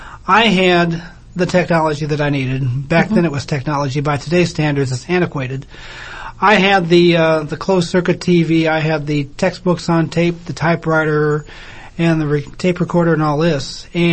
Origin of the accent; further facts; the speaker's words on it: Omaha, Nebraska, United States; I was born and raised in Omaha.